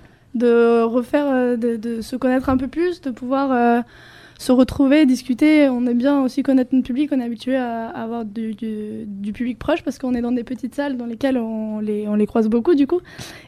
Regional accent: Spain; French is a second language

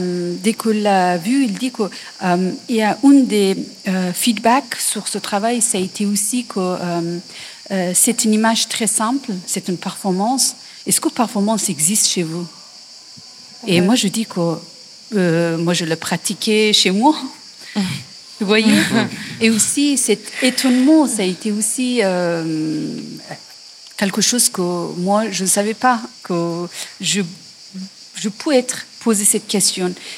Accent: Afghanistan; French is a second language; Je viens d'Afghanistan et par rapport à l'histoire d'Afghanistan contemporain

